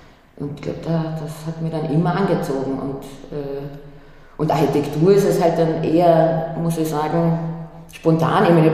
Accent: Klagenfurt, Carinthia, Austria; moved away as an adult; ich bin ein Kleinstadtkind. Das ist vielleicht schwieriger in manchen Punkten. Also ich bin geboren in Klagenfurt, bin dort auch bis 18 geblieben

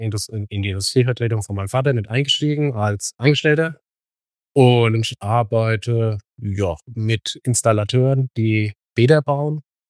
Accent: Selters, Hesse, Germany; Ich komme aus dem wunderschönen Mittelhessen, Selters, da wo das Wasser herkommt.

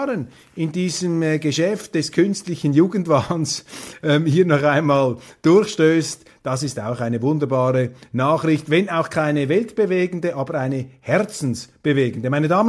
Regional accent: Switzerland; Und man muss sich hier die Frage stellen als Schweizer, was kostet das Ganze und was bringt das Ganze?

